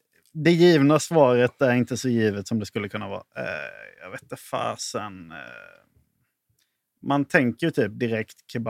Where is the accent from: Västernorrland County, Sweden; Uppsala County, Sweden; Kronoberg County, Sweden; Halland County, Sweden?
Halland County, Sweden; now in Lund, Sweden; Men nej, jag är ju från Halland i grund och botten.